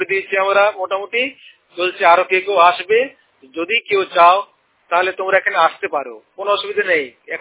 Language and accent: Bangla; Bankura, West Bengal, India; আমি পশ্চিমবঙ্গের বাঁকুড়া জেলা থেকে … কথা বলছি।